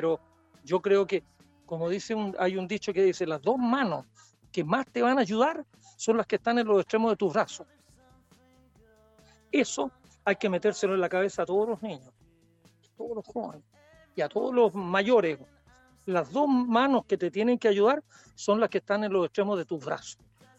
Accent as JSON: {"language": "Spanish", "town": "Villa Alemana", "region": "Valparaíso", "country": "Chile", "tie": "born there", "said": "Yo nací aquí en Villa Alemana, a pocos kilómetros de donde estamos ahora. Así que estoy como volviendo a mis orígenes."}